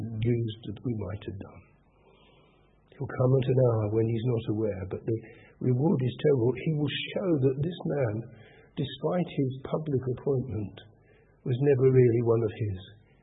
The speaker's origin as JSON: {"language": "English", "country": "United Kingdom", "said": "Now here we are. We're British. We live in the 21st century."}